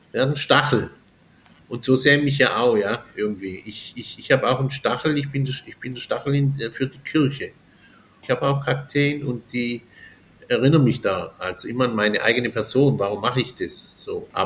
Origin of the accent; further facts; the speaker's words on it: Baden-Württemberg, Germany; ich bin Schwabe.